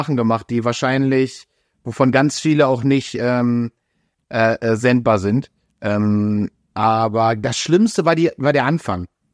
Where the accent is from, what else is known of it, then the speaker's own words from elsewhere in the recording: Minden, North Rhine-Westphalia, Germany; ich komme ja aus Ostwestfalen, also aus Minden